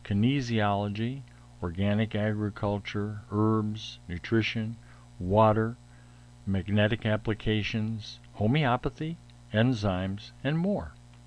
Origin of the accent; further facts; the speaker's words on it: Akron, Ohio, United States; I brought natural and organic foods to my hometown, Akron, Ohio, in 1975